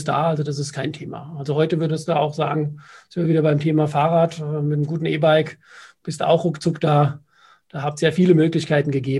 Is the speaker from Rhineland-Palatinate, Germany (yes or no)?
yes; Nackenheim, Rhineland-Palatinate, Germany; Also ich bin eigentlich ein Kind der Rheinfront. Schule Nackenheim, dann Nierstein plus Fußball.